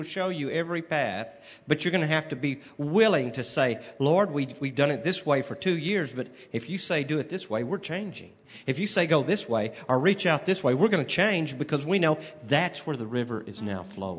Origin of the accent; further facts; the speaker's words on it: Texas, United States; I tell people everywhere I go, I'm from Texas, and we like things simple in Texas. God speaks to me in Texan, about as simple as you can get.